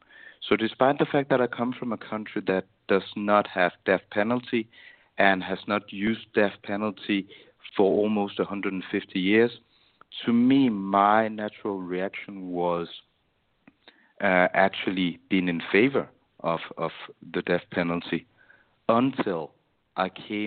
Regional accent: Denmark; When I was 17 years old, I was walking down the street one night in my hometown here in Denmark

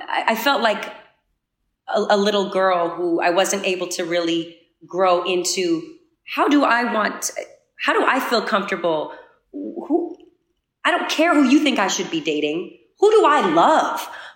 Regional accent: New England, United States; I am from New England.

